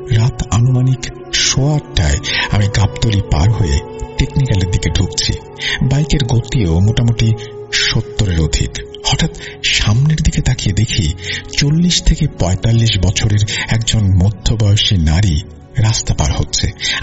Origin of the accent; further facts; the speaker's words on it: Chuadanga, Khulna Division, Bangladesh; আসলে আমাদের গ্রামের বাড়ি চুয়াডাঙ্গা হবার কারণে সব দিকেই ইন্ডিয়ার বর্ডার।